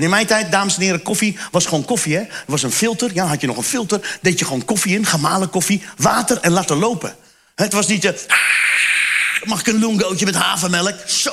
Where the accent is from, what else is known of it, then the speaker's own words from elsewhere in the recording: Turkey; Ik zeg, ik ben Turks.